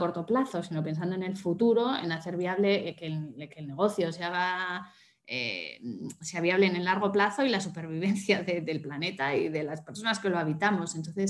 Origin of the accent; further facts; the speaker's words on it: Bilbao, Basque Country, Spain; Bueno, pues soy bilbaína, que es un dato importante, 46 años